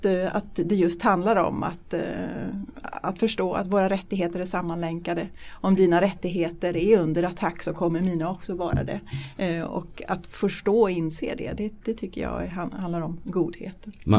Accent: Denmark; now in Sweden; Jag är född i Danmark, jag är uppvuxen i Danmark.

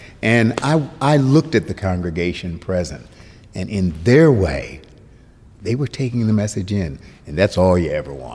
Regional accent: United States; Well, I'm an American. And so America, as it was settled and as America evolved

